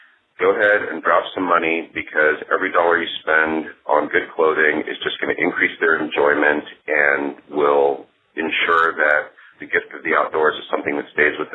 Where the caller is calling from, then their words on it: Anchorage, Alaska, United States; I'm calling in from Anchorage, Alaska.